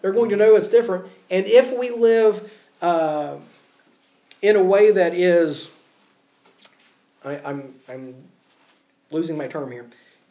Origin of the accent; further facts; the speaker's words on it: United States; now in Ireland; I live in Ireland, and I'm still the outsider.